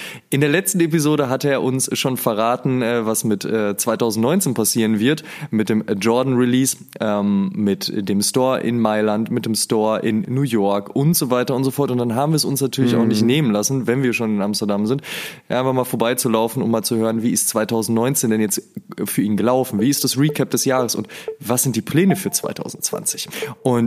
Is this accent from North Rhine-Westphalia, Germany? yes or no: yes; North Rhine-Westphalia, Germany; ich komme ja aus der Nähe vom Ruhrpott, ne?